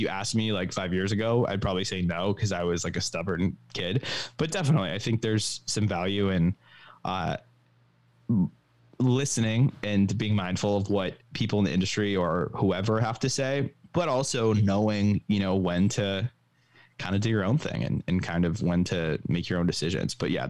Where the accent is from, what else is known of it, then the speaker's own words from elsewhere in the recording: Walpole, Massachusetts, United States; I would say I'm from Walpole, Massachusetts, which is like obviously a suburb near Gillette Stadium. But yeah, I'm about to actually move back into the city in September.